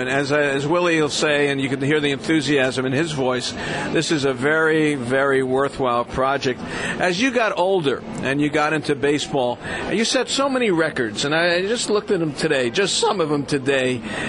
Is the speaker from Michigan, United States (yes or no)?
no; Florida, United States; growing up in South Florida, for me, they were lined. We didn't have grass ever. It was just a dirt field.